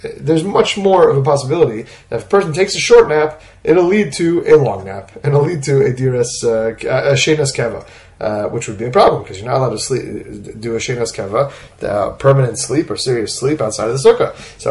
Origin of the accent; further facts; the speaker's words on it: New York, United States; let's say I grew up in New York, very often it's too cold to sleep in the sukkah.